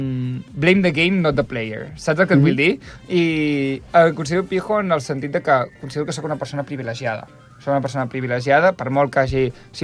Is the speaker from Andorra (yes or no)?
no; China; jo soc xinès i no menjo mai ous banyats en orina de verge